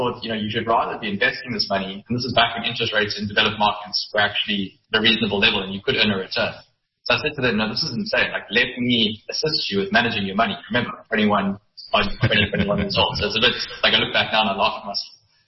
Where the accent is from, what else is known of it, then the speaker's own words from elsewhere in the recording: South Africa; And as a South African as well, you know, you obviously face exchange control issues